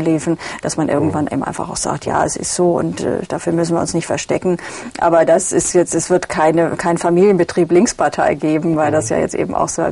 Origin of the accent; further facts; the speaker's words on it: Germany; Ich bin in der DDR aufgewachsen.